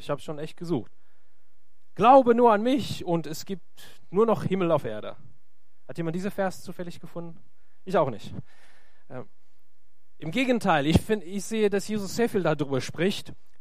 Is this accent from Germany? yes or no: yes; Lower Saxony, Germany; Ich komme ja aus dem Flachland, ja da hinter Hannover noch.